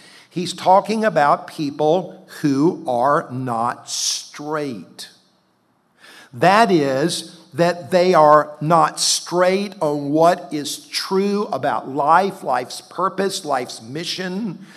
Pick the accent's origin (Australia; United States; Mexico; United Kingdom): United States; the South; And so for me, growing up in the South, it doesn't bother me.